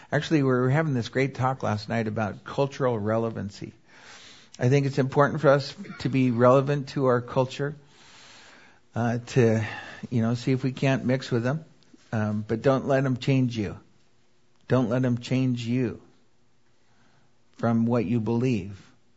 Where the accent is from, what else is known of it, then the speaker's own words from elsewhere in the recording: Seattle, Washington, United States; My brother Wayne and I, we love the Northwest. Don't ask us why. It's the toughest area to work. But we grew up there. We grew up in Ballard with all the Norwegians. We both have webbed feet from all the rain.